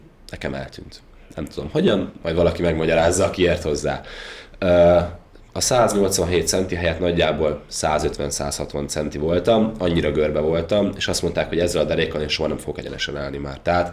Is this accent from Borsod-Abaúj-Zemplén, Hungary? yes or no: no; Győr, Győr-Moson-Sopron, Hungary; én Győrben nőttem föl, Győr közelében sétáltam a Dunaparton